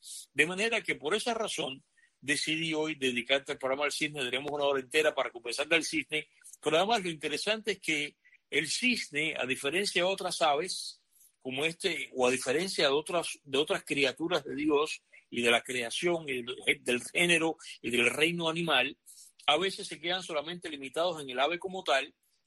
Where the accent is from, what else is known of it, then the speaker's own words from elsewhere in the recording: Cuba; para nosotros que somos cubanos